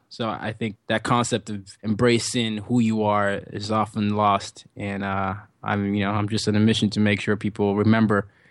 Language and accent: English; Nigeria; accent: Nigerian; Nigerian accent. And I thought to myself, I really need to change my accent. Right now, this is more my natural accent.